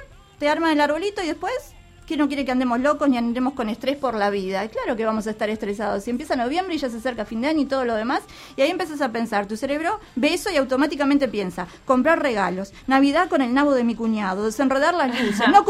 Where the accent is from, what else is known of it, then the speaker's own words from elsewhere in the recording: Uruguay; Soy uruguayo